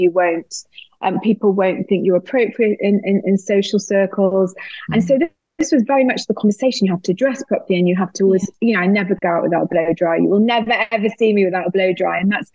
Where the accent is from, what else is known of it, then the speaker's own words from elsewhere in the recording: England, United Kingdom; and also being Northern. I've had quite a few negative comments about my accent.